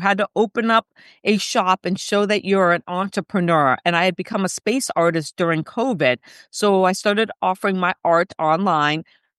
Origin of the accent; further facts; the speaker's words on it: Guam; born there; I was born on Guam because my dad worked at a NASA tracking station during the Apollo missions.